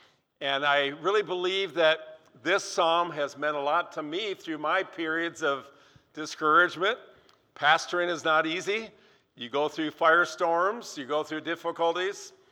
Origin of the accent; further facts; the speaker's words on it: Southgate, Michigan, United States; I grew up in Southgate, Michigan, downriver Detroit area.